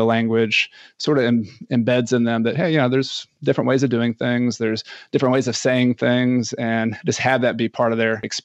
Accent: Ecuador; I am from Ecuador.

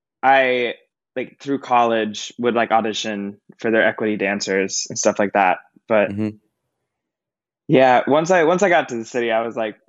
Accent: Lakeland, Florida, United States; I am originally from a city called Lakeland in Florida, and I usually tell people that I just say I'm from Disney World because I'm like 30 minutes from Disney

